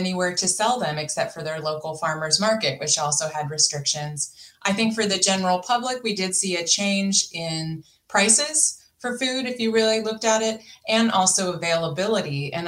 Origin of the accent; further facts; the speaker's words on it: California, United States; Well, I grew up in California in Napa County, so in the wine industry, but my family actually wasn't in it.